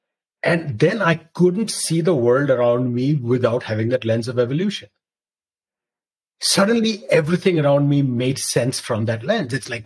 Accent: Mizoram, India; also born or lived in Delhi; when I was growing up in Mizoram in India and in Delhi

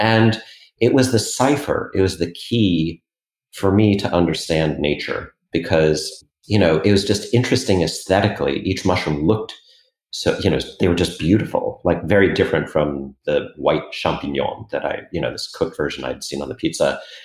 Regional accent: New York City, New York, United States; even though I grew up in New York City, I was, you know, I'd gone to the Cub Scouts.

